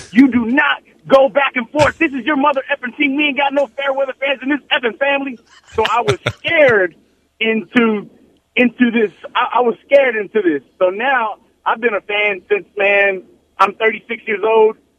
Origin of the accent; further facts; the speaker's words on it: Rosenberg, Texas, United States; To give you a backstory, I'm from Rosenberg, bro